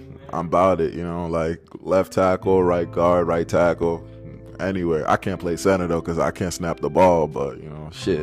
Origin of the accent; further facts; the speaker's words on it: Winnipeg, Manitoba, Canada; because I'm originally from Winnipeg, which is in Canada.